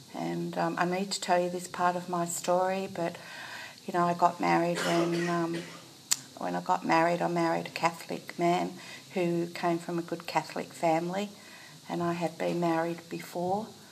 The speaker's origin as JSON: {"language": "English", "town": "Albury", "region": "New South Wales", "country": "Australia", "said": "I'm from Albury, so not very far away from Canberra."}